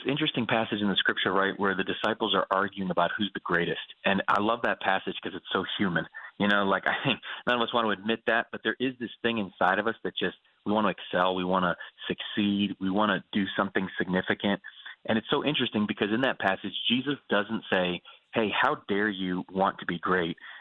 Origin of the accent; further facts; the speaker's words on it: New England, United States; Yeah, you know, for me, I grew up in New England. We were not a, you know, very religious family.